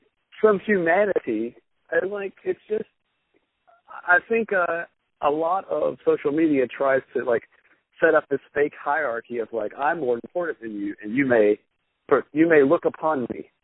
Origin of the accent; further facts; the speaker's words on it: the South, United States; now in New York, United States; Yeah, as a Southerner, too, I've been in New York for almost 11 years now.